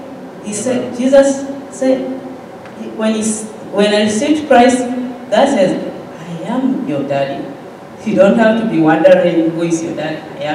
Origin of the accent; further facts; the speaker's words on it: Zambia; growing up in Zambia, I can't imagine, like, if I it was me.